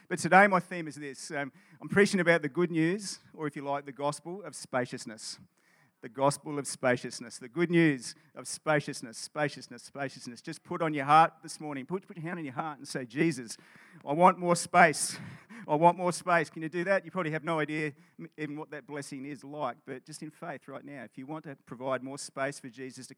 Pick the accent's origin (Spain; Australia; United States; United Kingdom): Australia; Sydney, New South Wales; Yeah. I mean, really, we're from Sydney.